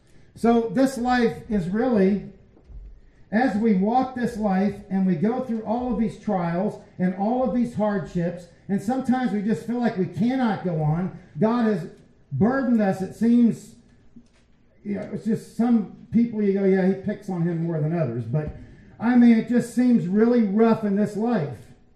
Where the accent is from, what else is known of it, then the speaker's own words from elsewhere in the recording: Florida, United States; I grew up in Central Florida.